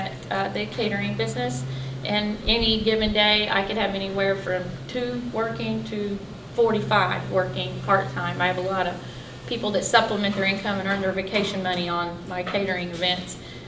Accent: Carterville, United States; We grew up in Carterville, and is very adamant about restoring downtown Carterville.

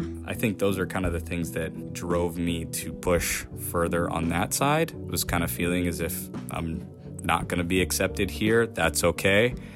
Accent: Portland, Maine, United States; I'm 35 years old, born and raised in Portland, Maine, and I am an artist, muralist, and designer.

